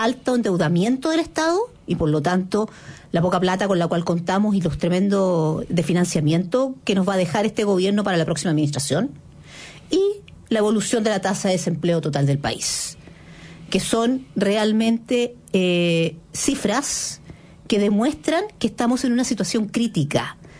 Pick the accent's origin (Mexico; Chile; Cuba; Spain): Chile; somos los chilenos los que estamos viviendo el desempleo